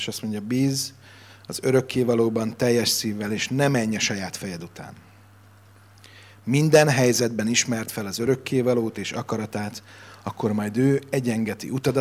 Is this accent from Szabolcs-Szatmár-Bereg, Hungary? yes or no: no; Budapest, Hungary; budapesti vagyok, ott születtem, ott nőttem föl